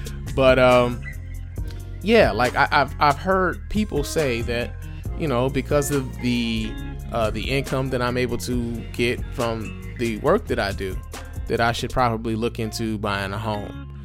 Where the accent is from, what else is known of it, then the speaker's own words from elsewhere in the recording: Detroit, Michigan, United States; Now, I remember part of the reason why I grew up in Detroit was because my grandfather owned about 5 homes here in the city of Detroit.